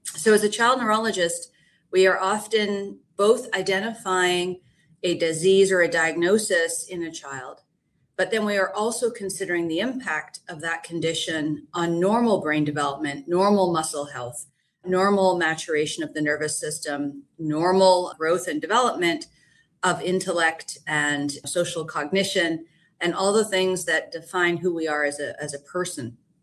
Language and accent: English; Canada; I'm Canadian. I completed my medical school in London, Ontario